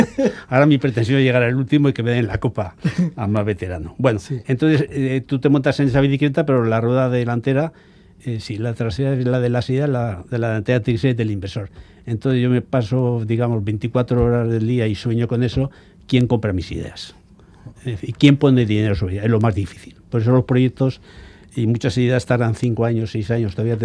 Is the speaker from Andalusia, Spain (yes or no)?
no; San Sebastián, Basque Country, Spain; born there; yo nací en San Sebastián, ¿eh?